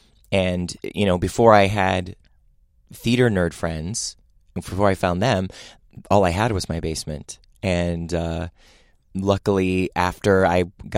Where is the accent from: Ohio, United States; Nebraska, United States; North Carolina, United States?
Ohio, United States; Cleveland; being a chubby gay kid in Cleveland, Ohio